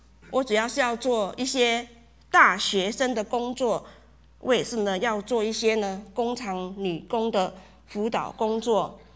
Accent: Taiwan; accent: Taiwanese Mandarin; 我出生在台湾，长在台湾，对于台湾我有一份无法割舍的感情。我讲的是一口标准的台湾国语，同样的我讲的也是一口标准的台湾英文，我全身上下就是到处都是可以感受到那种台湾的味道。

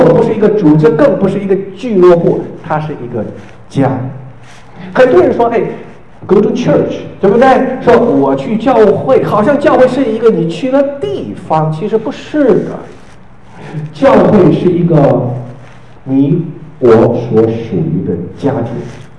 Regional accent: Fujian, China; 那一个是湖南人，我们是福建人嘛

